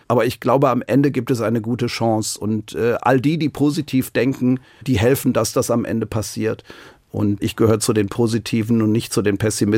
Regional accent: Germany; born there; Ich bin in Deutschland geboren.

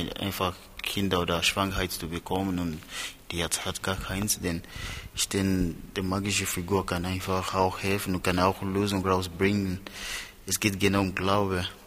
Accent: Sierra Leone; German is a second language; Ich komme aus Sierra Leone, nicht aus Kongo.

